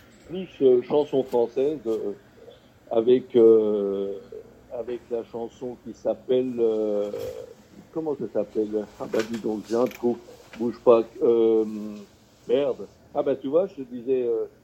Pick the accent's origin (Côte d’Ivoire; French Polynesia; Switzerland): Switzerland; moved away as an adult; now in Paris, France; je suis parti de Suisse en étant bûcheron et je suis arrivé à Paris.